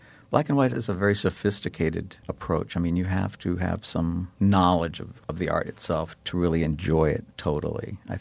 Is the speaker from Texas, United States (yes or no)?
yes; Corpus Christi, Texas, United States; I grew up in Texas along the Gulf Coast, Corpus Christi.